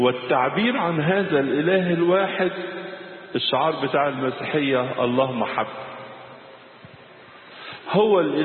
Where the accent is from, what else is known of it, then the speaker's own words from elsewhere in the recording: Egypt; وكنيسة مصر كنيسة صامدة وكنيسة مستقلة، وده فخر لينا كمصريين، وأيضا فخر لمصر كبلد